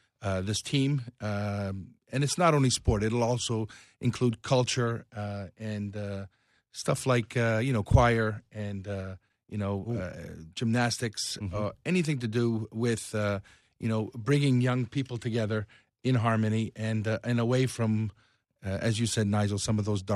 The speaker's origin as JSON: {"language": "English", "town": "Toronto", "region": "Ontario", "country": "Canada", "tie": "born or raised there", "said": "when I grew up in Toronto in the 60s, it was part of a club called the Toronto Azzurri, and we were all mainly from Italian immigrant families"}